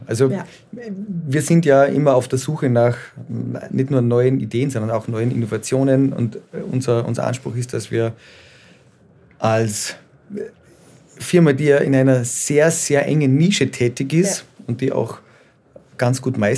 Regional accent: Austria; Made in Austria, da wo ich herkomme

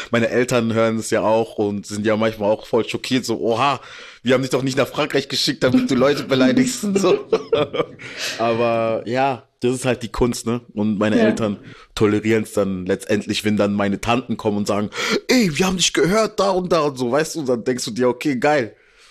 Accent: Karlsruhe, Baden-Württemberg, Germany; Also, ich liebe Stuttgart, es ist eine schöne Stadt. Ich liebe auch meine Stadt Karlsruhe. Und ja, wir sind alle aus Baden-Württemberg.

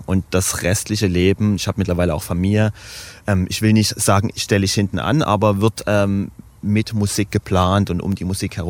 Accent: Dresden, Saxony, Germany; Ich komme aus Kleinschachwitz, von daher ist die Gegend unten eigentlich meine Lieblingsgegend, weil die relativ ruhig ist und ich mag es ruhig durch die Elbe.

